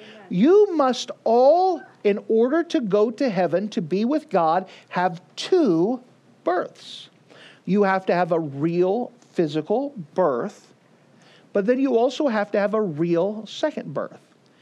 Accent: Altus, Oklahoma, United States; born there; I was born in Altus, Oklahoma, in February the 9th, 1978.

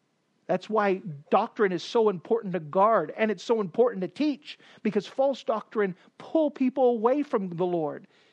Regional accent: the South, United States; You know, even today, I don't know Green Bay that well, but we came from the South

